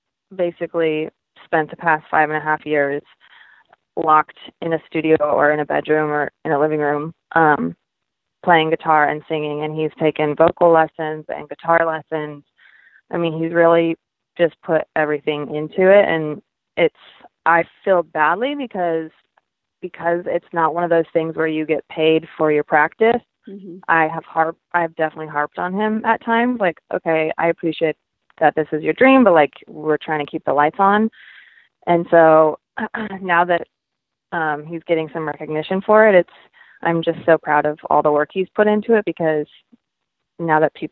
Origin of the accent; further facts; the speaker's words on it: Littleton, Colorado, United States; Colorado, which is also where I was born and raised. I was born and raised in Littleton, Colorado, and they have like two great options that have part-time law school. Not to mention that my family's there.